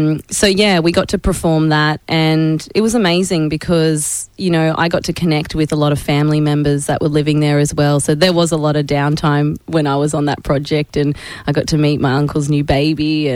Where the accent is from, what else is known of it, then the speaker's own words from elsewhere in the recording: Cairns, Queensland, Australia; I was brought up in Cairns as well, so a lot of my family are in Cairns